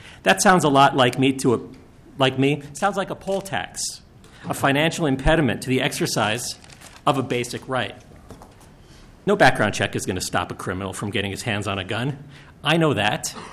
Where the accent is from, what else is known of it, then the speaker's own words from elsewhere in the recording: New York, United States; I'm the Vice President of the Gun Owners Civil Rights Alliance. You have to forgive me. I'm from New York, and I talk fast anyway.